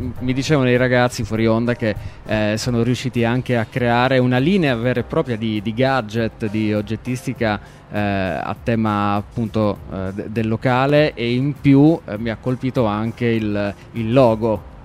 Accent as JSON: {"language": "Italian", "region": "Abruzzo", "country": "Italy", "said": "Da abruzzese apprezzo particolarmente."}